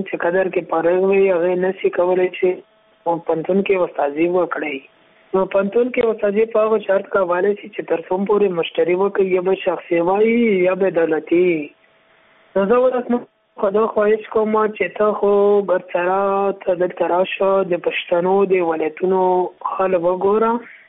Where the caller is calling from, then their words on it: Laghman, Afghanistan; صدت خبرې کوم د لغمن ولایت څخه.